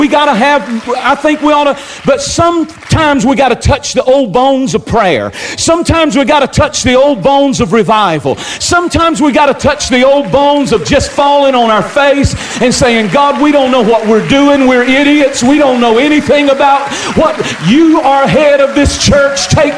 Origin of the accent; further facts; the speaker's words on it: Burlington, North Carolina, United States; born there; I was born in Burlington, North Carolina.